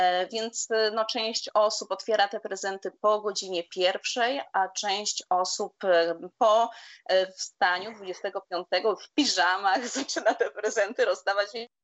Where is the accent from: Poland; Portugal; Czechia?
Portugal; Faro; I tak naprawdę to też różni się regionami, ale u nas w Algarve na przykład na przystawkę można zjeść owoce morza